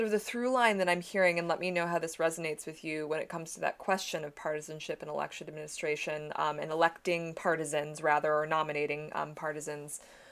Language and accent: English; Michigan, United States; especially I'm from Michigan, so I was very pleased. I currently live in Connecticut